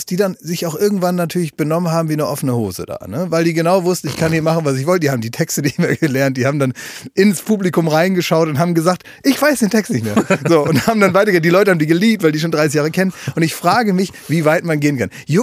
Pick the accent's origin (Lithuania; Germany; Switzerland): Germany; Oldenburg, Lower Saxony; ich kenne das von in Oldenburg, ich komme aus Oldenburg